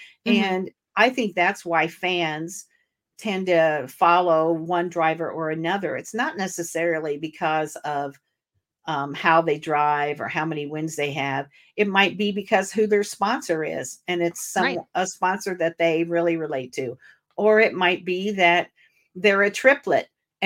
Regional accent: Warsaw, Illinois, United States; And that's where I was originally from Warsaw, Illinois, but he was an Illinois guy.

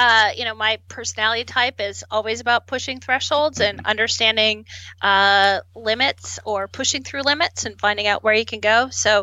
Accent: Canada; I'm from Canada originally, and I was on the junior Olympic team

